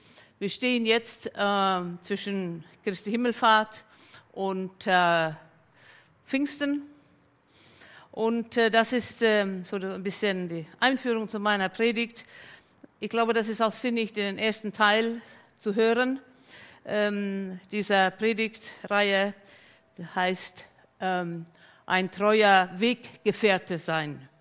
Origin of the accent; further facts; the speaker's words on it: Finland; now in Hamburg, Germany; diene seit 30 Jahren in Leib Christi in Hamburg und davor war ich 15 Jahre in Finnland. Ich bin gebürtige Finnin, war ich in Finnland sozusagen Christ ohne Gemeinde